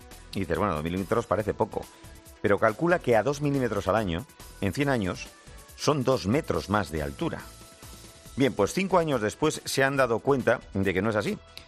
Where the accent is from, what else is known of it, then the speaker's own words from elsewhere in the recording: Basque Country, Spain; el cambio climático ha hecho desaparecer, por ejemplo, una isla de mi tierra, en una isla que está frente a su Carrieta, en la Reserva de Urdaibai.